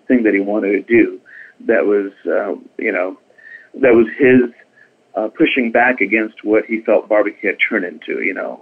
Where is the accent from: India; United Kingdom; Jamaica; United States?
India; didn't know I was … from India, you may not even guess I'm Indian.